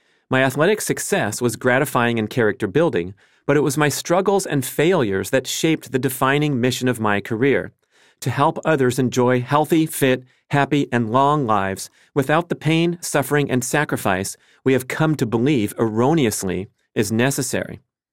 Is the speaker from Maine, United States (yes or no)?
yes; Maine, United States; now in Malibu, United States; today, but I grew up in Maine.